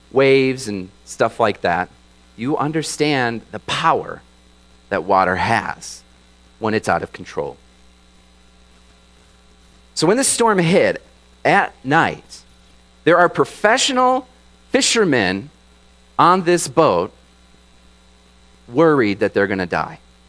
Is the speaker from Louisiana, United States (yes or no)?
no; Michigan, United States; I grew up in Michigan, the Great Lakes State. And so I'm familiar with storms and water.